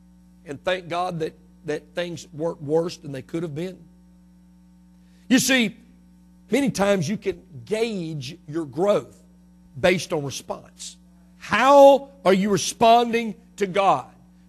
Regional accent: Mississippi, United States; I was born and raised in Mississippi, went to school in Mississippi

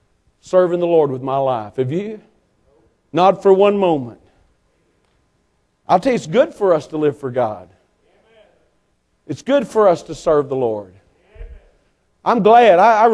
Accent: Texas, United States; now in St. Clair, United States; We grew up in the Metroplex, but we've been in St. Clair, Missouri since 1977.

